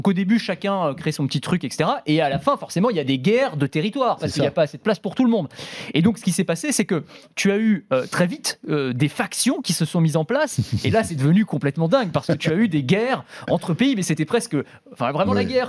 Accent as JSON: {"language": "French", "town": "Nantes", "region": "Pays de la Loire", "country": "France", "said": "Moi aussi, hein, je suis nantais, hein, ça compte."}